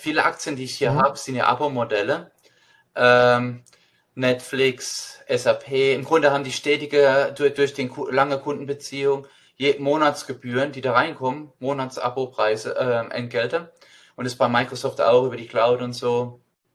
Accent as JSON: {"language": "German", "town": "Mannheim", "region": "Baden-Württemberg", "country": "Germany", "tie": "born or raised there", "said": "Und ich bin in Mannheim aufgewachsen"}